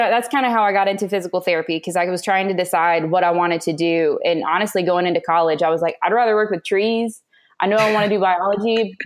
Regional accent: Lancaster, South Carolina, United States; So I'm from a tiny town in South Carolina called Lancaster, and it's in absolutely middle of nowhere. There's a Walmart. You go to the Walmart parking lot, and that's all there is to do in Lancaster.

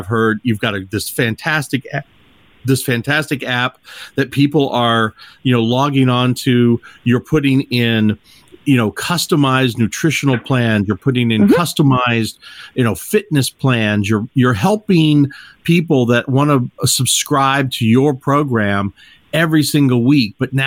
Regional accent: Louisville, Kentucky, United States; I'm from the South too. I'm from Louisville, Kentucky, and I have family down in Georgia

